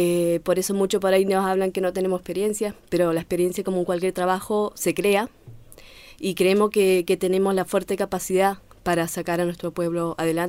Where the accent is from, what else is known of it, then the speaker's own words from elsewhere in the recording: Argentina; Yo también, al igual que Oscar, soy del Curro, nacida y criada en el Curro. Conozco muy bien mi localidad